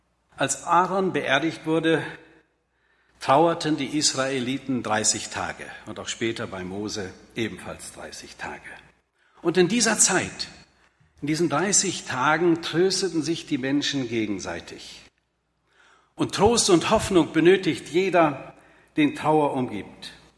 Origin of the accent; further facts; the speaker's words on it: North Rhine-Westphalia, Germany; ich bin Beute-Westfale. Ich bin mit 10 Jahren nach Westfalen gekommen. Aber da sind doch so meine Kindheits- und jugendlichen Wurzeln hängen geblieben.